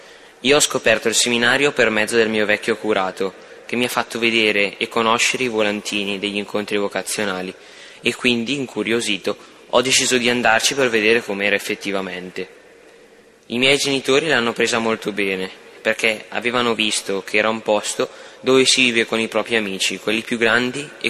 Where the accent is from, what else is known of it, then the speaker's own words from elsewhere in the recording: Boltiere, Lombardy, Italy; vengo da Boltiere e ho un fratello con me